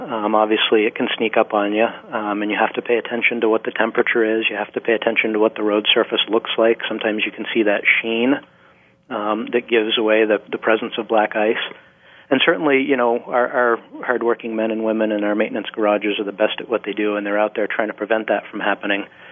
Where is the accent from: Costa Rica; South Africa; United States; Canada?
United States; Vermont; when I was younger growing up in Vermont